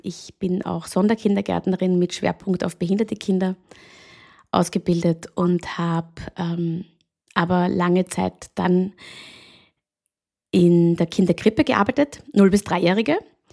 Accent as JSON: {"language": "German", "town": "Klosterneuburg", "region": "Lower Austria", "country": "Austria", "tie": "born or raised there", "said": "Meine Wurzeln aber, wie gesagt, habe ich in Klosterneuburg, in dieser kleinen Weinstadt bei Wien, wo ich aufgewachsen bin und wo auch meine Familie lebt."}